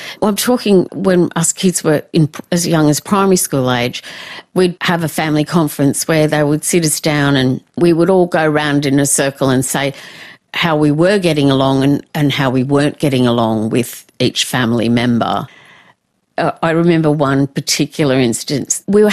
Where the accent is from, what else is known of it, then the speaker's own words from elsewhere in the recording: Oatley, New South Wales, Australia; So I grew up in Oatley, and Oatley is a, well, it's very wealthy now, but in those days it was sort of working class to lower middle class.